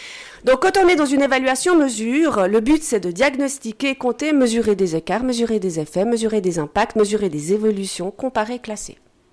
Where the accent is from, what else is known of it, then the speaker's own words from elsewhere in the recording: Vaud, Switzerland; je suis genevoise, je suis suisse. J'ai même expliqué hier soir que je n'étais même pas genevoise, j'étais vaudoise.